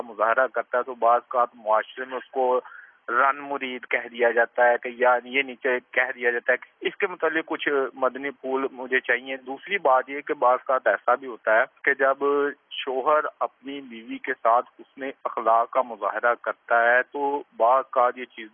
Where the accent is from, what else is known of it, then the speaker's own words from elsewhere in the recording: Lahore, Punjab, Pakistan; میرا لاہور سے تعلق ہے.